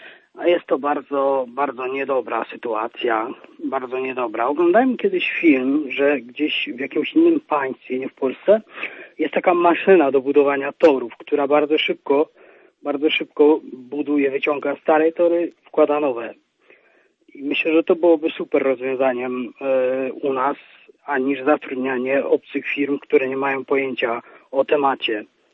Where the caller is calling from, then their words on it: Nysa, Opole Voivodeship, Poland; dzwonię z Nysy.